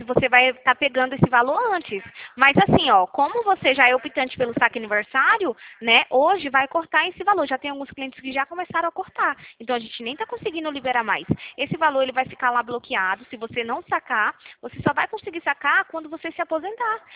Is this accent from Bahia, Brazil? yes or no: no; São Roque, São Paulo, Brazil; Eu sou de São Roque, aqui interior de São Paulo.